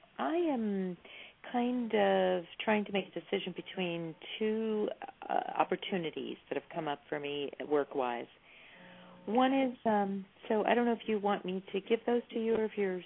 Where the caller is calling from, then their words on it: San Clemente, California, United States; I live in the San Clemente area.